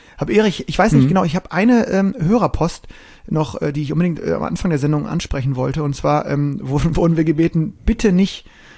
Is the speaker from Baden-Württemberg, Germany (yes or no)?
no; Cologne, North Rhine-Westphalia, Germany; Da sind wir Kölner ja faire Verlierer